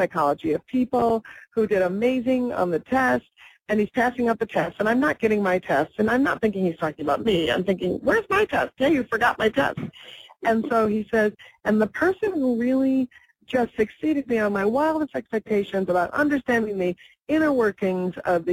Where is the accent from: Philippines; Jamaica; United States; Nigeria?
United States; Minneapolis, Minnesota; Yeah, Minneapolis.